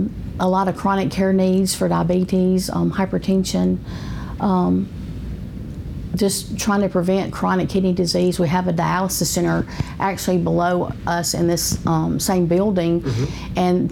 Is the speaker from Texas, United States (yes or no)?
no; Carrollton, Alabama, United States; also born or lived in Pickens County; now in Reform, United States; I was raised here in Carrollton. I'm born in Pickens County, actually, but I went to school here in Carrollton High School, and my family is from Carrollton.